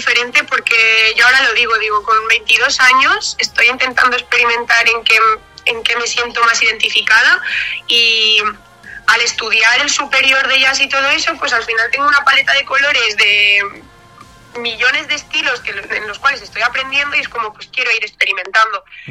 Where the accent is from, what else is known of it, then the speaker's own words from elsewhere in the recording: Valencian Community, Spain; first language Valencian; Spanish is a second language; es un tema en valenciano, en mi lengua materna, ¿no?